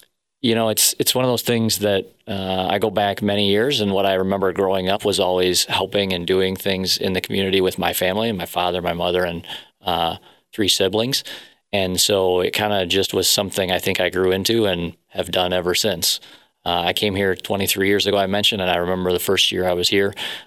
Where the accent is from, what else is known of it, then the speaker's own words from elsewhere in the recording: Michigan, United States; So I grew up here in West Michigan, a little bit north of here, actually north of Grand Rapids.